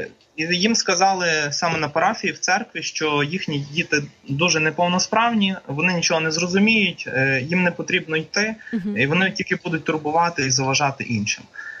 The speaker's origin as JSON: {"language": "Ukrainian", "town": "Lviv", "region": "Lviv Oblast", "country": "Ukraine", "said": "Ну ми зі Львова все ж таки, можна і пан."}